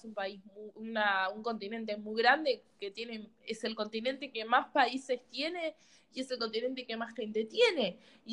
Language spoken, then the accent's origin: Spanish; Uruguay; yo lo siento igual de doloroso siendo uruguaya y que la situación acá sea distinta que en Estados Unidos